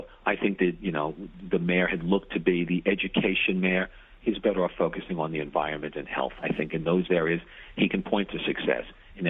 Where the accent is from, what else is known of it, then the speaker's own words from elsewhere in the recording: Brooklyn, New York, United States; Growing up in the city of New York, being born and raised in Bedford-Stuyvesant